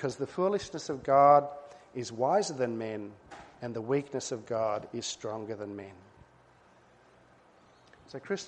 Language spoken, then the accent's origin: English; Vanuatu; Dad used to bake bread in Unmach, where we grew up in Vanuatu